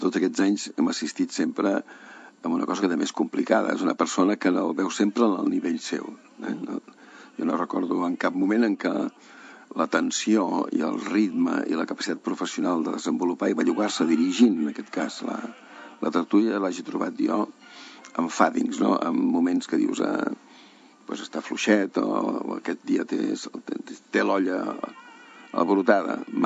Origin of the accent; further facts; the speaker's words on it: Barcelona, Catalonia, Spain; also born or lived in Figueres; He nascut a Figueres, accidentalment, no? Però jo m'he desenvolupat aquí a Barcelona.